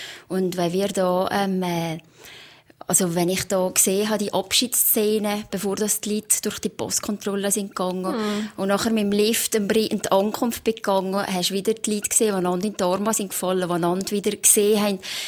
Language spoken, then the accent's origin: German; Valais, Switzerland; als Walliser mal in die Deutschschweiz gehen